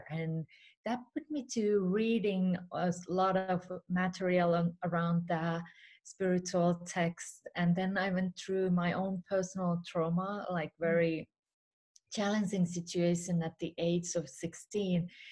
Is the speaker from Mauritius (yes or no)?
no; Finland; also born or lived in United States / Australia / United Kingdom; now in Spain; I'm originally from Finland, currently living in Spain. I have traveled all around the world. I have lived in US, Australia, UK as well.